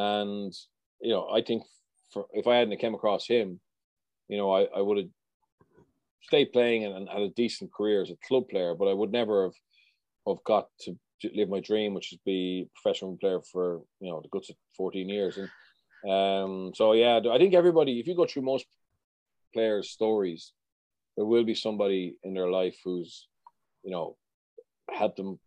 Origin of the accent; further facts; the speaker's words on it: Leinster, Ireland; my home province, which is Leinster, which I'm from Leinster.